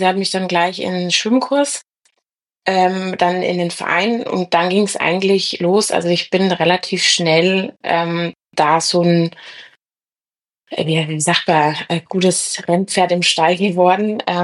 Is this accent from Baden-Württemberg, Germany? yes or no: no; Altdorf, Bavaria, Germany; moved away as an adult; ich bin gebürtig aus Altdorf. Das ist auch in der Nähe, also Nürnberger Landraum. Da habe ich eigentlich, bis ich 18 war, gewohnt. Dann hat es mich nach Nürnberg verschlagen, wegen der Ausbildung.